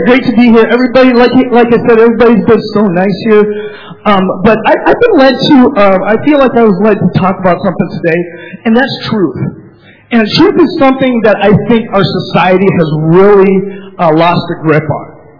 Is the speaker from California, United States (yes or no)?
no; South Dakota, United States; when people find out that I am half Japanese and I grew up in South Dakota, a lot of them think that I'm a rancher who raises teriyaki beef.